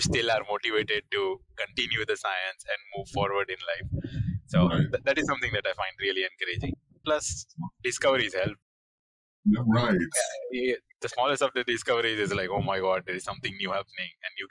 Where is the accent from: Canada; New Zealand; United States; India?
India; English is a second language; when I came from India